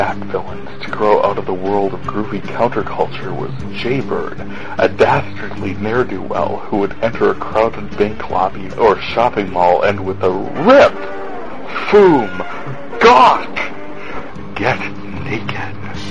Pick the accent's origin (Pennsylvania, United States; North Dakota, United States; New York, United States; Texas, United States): North Dakota, United States; I am from North Dakota, where even if we do set the clocks ahead by an hour, it's still 1953 around here